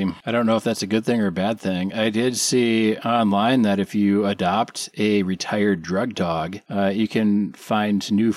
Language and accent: English; Wisconsin, United States; Yeah. Well, I'm from Wisconsin, but he was our hero first.